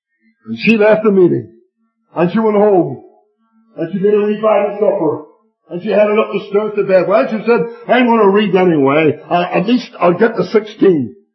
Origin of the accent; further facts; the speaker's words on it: Ireland; sorry, I'm from Ireland, we used to play soccer